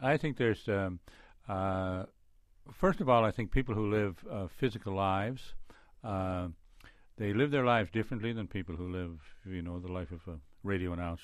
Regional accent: Nova Scotia, Canada; born or raised there; also born or lived in Saskatchewan

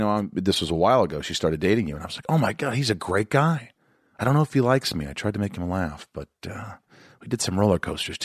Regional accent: Indiana, United States; you work at Alcoa, where I grew up in Indiana, at this plant, 50 hours a week.

